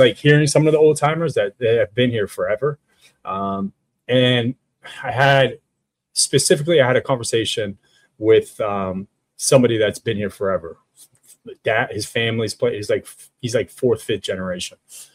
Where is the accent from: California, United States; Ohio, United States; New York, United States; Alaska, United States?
Ohio, United States; Youngstown; It's why it's the place that I fell in love with when growing up in Youngstown, Ohio.